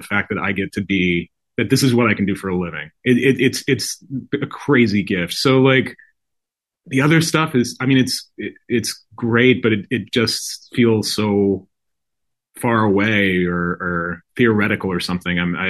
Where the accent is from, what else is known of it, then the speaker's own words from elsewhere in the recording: Idaho, United States; You know, I grew up gay in Idaho and I self-medicated with food for a good long while in my 20s.